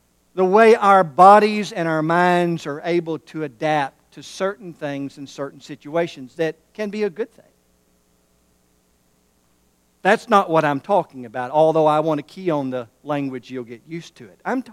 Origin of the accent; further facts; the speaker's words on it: Pasadena, Texas, United States; born there; I was born in Pasadena, Texas.